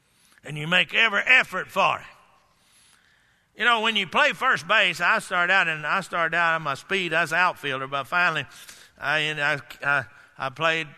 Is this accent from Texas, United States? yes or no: yes; Texas, United States; You know, I grew up down in Texas where they got rodeos.